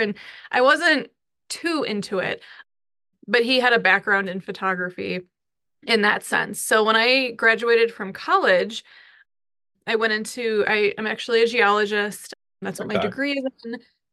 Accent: Illinois, United States; I'm originally from Illinois, a little south of Chicago, and my dad had moved out to Colorado to be closer to Denver

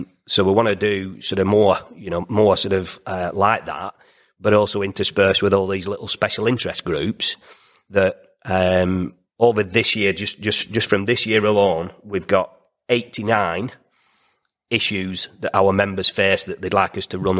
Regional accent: United Kingdom; Because we're British.

